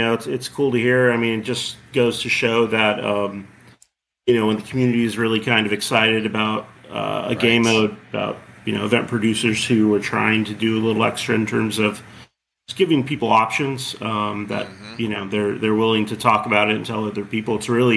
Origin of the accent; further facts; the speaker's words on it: Corona, California, United States; I grew up in Corona, which is right next to Chino, where SC Village is located.